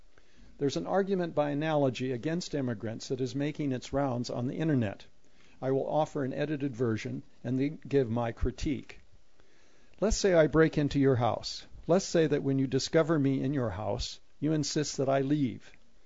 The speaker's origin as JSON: {"language": "English", "town": "Medford", "region": "Oregon", "country": "United States", "tie": "born or raised there", "said": "In 1958, I got my first job picking pears in my hometown of Medford, Oregon."}